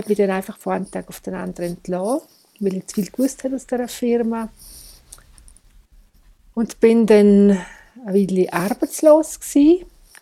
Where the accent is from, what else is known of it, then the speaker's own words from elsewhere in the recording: Chur, Graubünden, Switzerland; Ich bin ein bisschen Multikulti. Das heisst, ich bin in Chur aufgewachsen, aber bin sehr viel zum Beispiel bei meiner Nahe in Kastel gewesen. Habe ganz verschiedene Seiten kennengelernt, wie Dorfleben und Stadtleben.